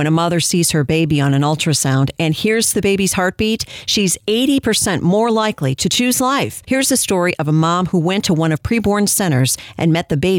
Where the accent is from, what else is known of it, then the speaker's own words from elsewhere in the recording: United States; But I get the right to believe that because I'm an American